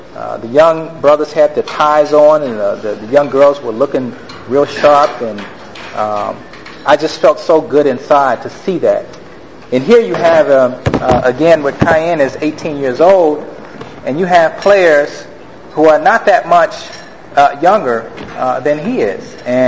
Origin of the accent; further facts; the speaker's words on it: Chicago, Illinois, United States; from Chicago, grew up there, never been to Detroit. I have always had an intrigue of the city. Growing up in Chicago, we listened to all the Motown records